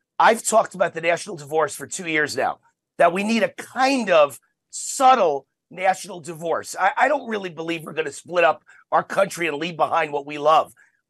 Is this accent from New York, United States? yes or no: yes; New York, United States; also born or lived in California; now in Las Vegas, United States; I grew up in New York, born and raised, decided it was too liberal, too communist, taxes too high, regulations made it impossible to do business. I moved 30 years ago to California to get away from the liberals.